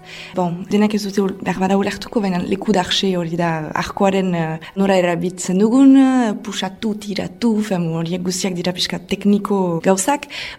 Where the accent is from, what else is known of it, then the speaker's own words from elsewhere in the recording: Nouvelle-Aquitaine, France; Beraz, Euskal Herrikoa naiz, iparraldekoa.